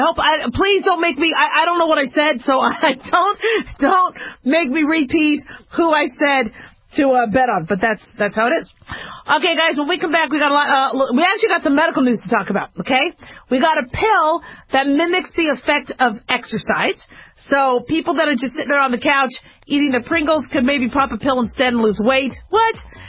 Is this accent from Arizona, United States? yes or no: yes; Arizona, United States; I'm from Arizona. I would think Cardinals are going to have this with the Rams